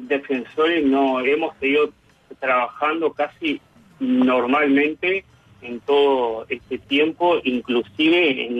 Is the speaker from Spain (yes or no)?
no; Tacuarembó, Uruguay; Exactamente, sí, estoy acá. Vivo acá hace unos cuantos años.